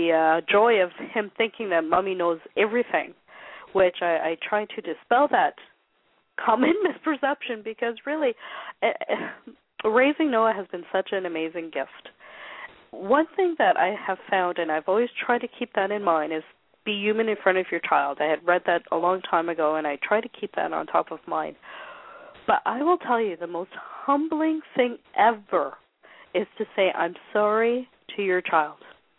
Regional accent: Toronto, Ontario, Canada; we're from Toronto, Ontario, Canada.

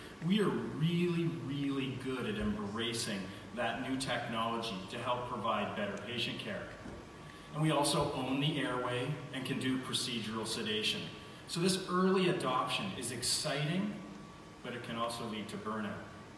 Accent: Canada; A little nervous as a Canadian coming in here.

